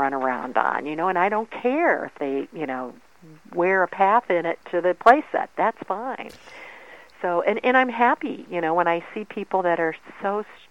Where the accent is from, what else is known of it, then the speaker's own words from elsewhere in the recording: Ohio, United States; I grew up in Ohio and get to travel around.